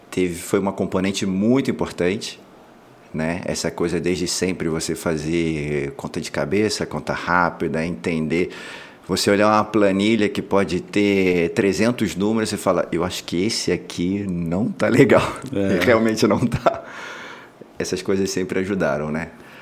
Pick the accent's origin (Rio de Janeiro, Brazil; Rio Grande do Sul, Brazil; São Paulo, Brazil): Rio de Janeiro, Brazil; Eu sou carioca, né? Passei grande parte da minha adolescência no subúrbio do Rio, né, no Meier